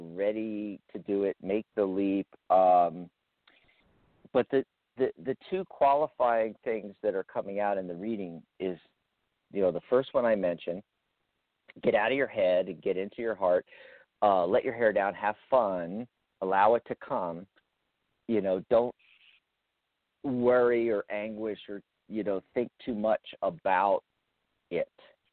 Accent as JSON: {"language": "English", "region": "Pennsylvania", "country": "United States", "tie": "born or raised there", "said": "Because I want to ask Natalie, because, yeah, you know, I grew up in Montgomery County."}